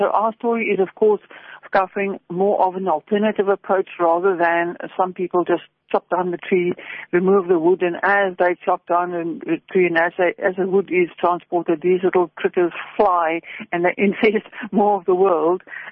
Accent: Stellenbosch, Western Cape, South Africa; I come from Stellenbosch. Stellenbosch oaks are threatened.

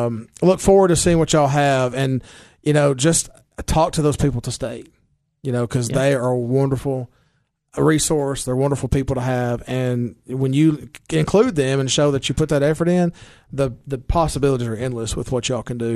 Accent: Baxter, Tennessee, United States; Well, I'm from Tennessee. Well, what part? Well, around Cookeville. You know, I always say Baxter. That's where I'm from.

